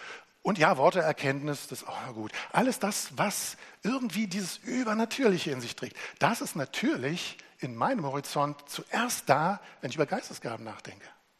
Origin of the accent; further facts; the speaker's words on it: East Germany, Germany; ich bin Ostdeutscher.